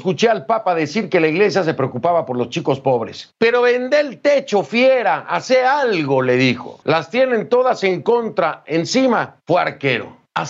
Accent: Argentina; te extiendo mi sentido pésame como argentino

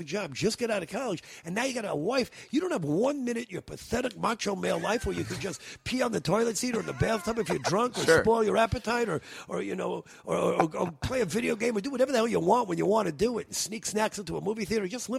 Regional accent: New York, United States; Disneyland to me, when I was a kid, growing up in New York, Disneyland was, very few friends of mine.

